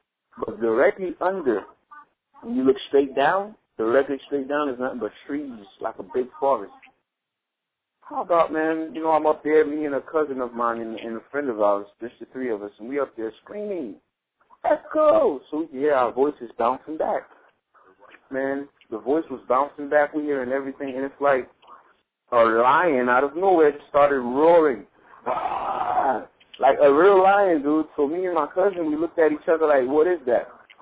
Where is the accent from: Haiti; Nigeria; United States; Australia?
Haiti; I'm from Haiti. I know what I saw.